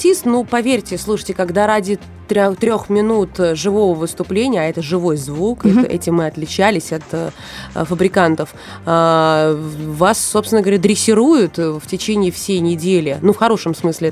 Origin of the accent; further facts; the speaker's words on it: Moscow, Russia; несмотря на то, что я коренная москвичка в третьем поколении.